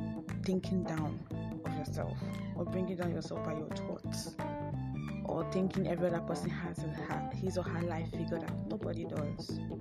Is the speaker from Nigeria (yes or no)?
yes; Nigeria; what applies to them there would apply to me here as a Nigerian.